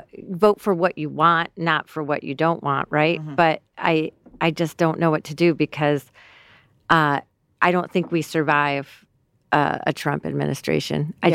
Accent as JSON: {"language": "English", "country": "United States", "said": "hey, I'm from America where we elected a criminal. Like, I'm from America where a guy planned, you know, an insurrection, and now he's back."}